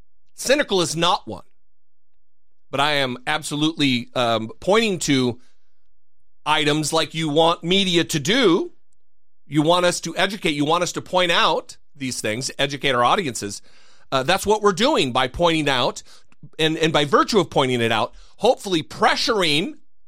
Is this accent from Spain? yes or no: no; Canada; Certainly not, being a Canadian.